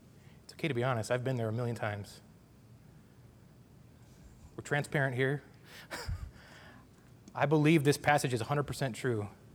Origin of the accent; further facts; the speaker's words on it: North Dakota, United States; And my hometown, I'm from North Dakota, which you'll probably pick up in my accent occasionally if you haven't realized that yet.